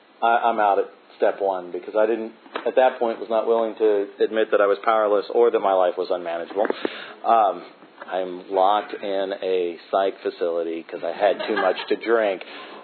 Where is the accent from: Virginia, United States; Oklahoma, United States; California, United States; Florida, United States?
Virginia, United States; Winchester; moved away as an adult; I grew up in Winchester, Virginia, right at the top of the state. Still not really a great big cosmopolitan place.